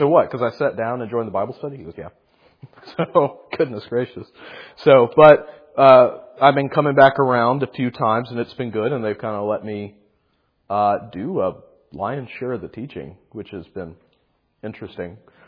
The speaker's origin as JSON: {"language": "English", "region": "the South", "country": "United States", "tie": "born or raised there", "said": "some of us, not all of us, but growing up in the South, we heard it in a Sunday school somewhere"}